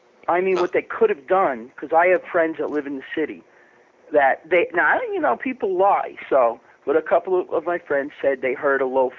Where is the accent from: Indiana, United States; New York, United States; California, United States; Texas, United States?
New York, United States; Yeah, born and raised here.